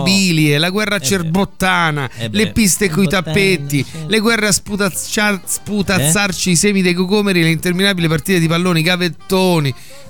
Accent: Aosta Valley, Italy; Sono cresciuto in Valle d'Aosta

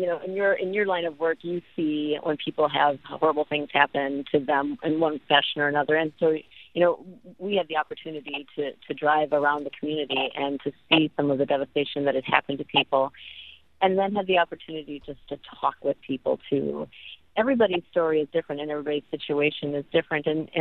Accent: Tennessee, United States; I've been here for 2 weeks, and as Matthew said, I'm from Tennessee

